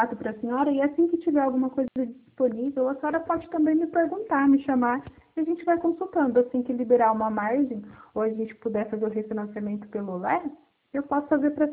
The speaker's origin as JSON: {"language": "Portuguese", "town": "São Bento do Sul", "region": "Santa Catarina", "country": "Brazil", "said": "Eu sou de São Bento do Sul."}